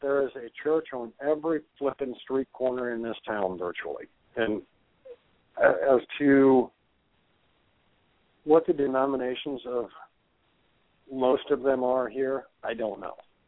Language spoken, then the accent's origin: English; Ohio, United States; Yeah, but I grew up in Northwest Ohio, and in a little town outside of Springfield